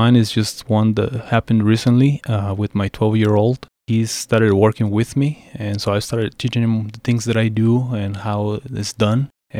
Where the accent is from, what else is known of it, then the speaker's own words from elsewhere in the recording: Juarez, Chihuahua, Mexico; also born or lived in Texas; now in San Luis Valley, United States; Well, I'm originally from Juarez, Mexico.